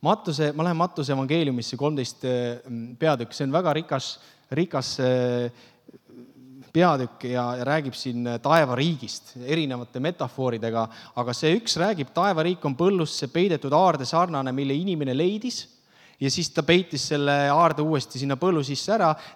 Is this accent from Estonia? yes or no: no; Australia; aga me oleme Austraalist.